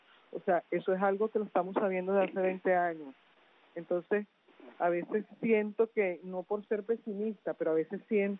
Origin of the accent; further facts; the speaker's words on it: Venezuela; me alegra como venezolana